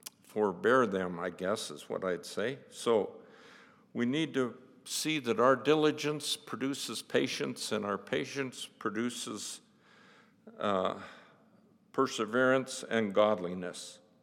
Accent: Butte, Montana, United States; I'm from Butte, Montana, so I'm a slow learner.

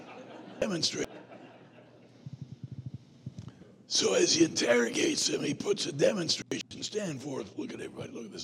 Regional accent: South Carolina, United States; born there; I was born in South Carolina. I was sentenced to Michigan as a young man.

